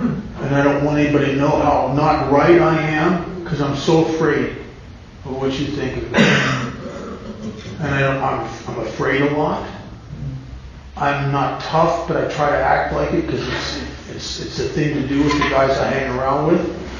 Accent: Pennsylvania, United States; Now, I grew up in Pennsylvania, there were these farmer's markets outside of town

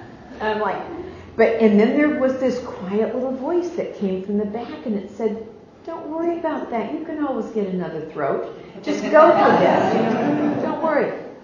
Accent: Midwest, United States; I was raised in the Midwest of the United States by really good hard working, tax paying, lawn mowing, cookie baking kind of people.

